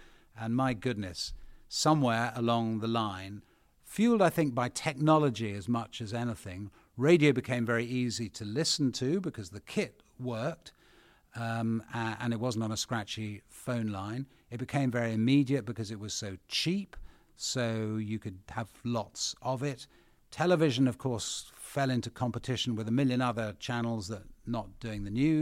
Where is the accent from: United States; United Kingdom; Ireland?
United Kingdom; Bath, South West England; So I grew up in Bath kind of alone, weirdly.